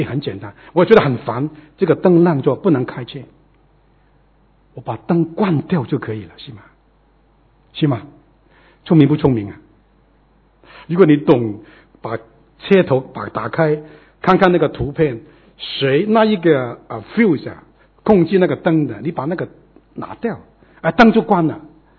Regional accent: Hong Kong; 因为我是从香港来的

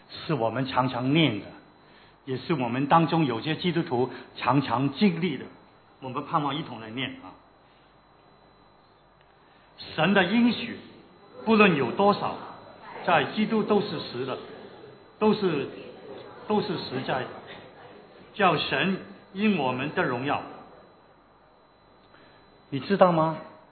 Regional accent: Hong Kong; 我们香港人很喜欢用一个最有钱的人来做代表香港的有钱人啊

